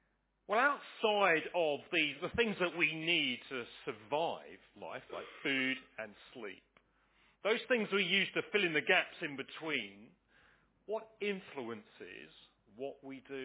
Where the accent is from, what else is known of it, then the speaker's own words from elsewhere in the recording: Crowborough, South East England, United Kingdom; I was born and bred in Crowborough, went to school in Crowborough, you can probably tell.